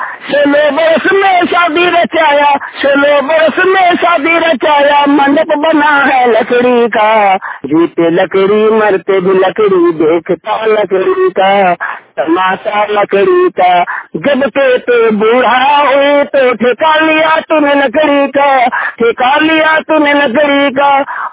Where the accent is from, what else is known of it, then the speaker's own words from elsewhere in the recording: Jharkhand, India; मैं खीरी मातो डिस्ट्रिक्ट धनबाद झारखंड का रहने वाला हूँ।